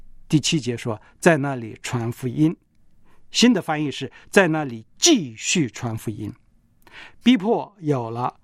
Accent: China; 现在我们中国人，咱们呢，在无论哪里见到一个人说你老家哪里，大部分都不是大城市

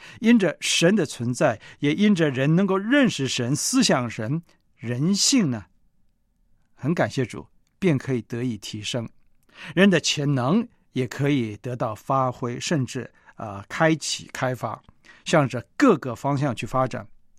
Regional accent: China; 咱们是中国人，当然有距离甚至陌生。

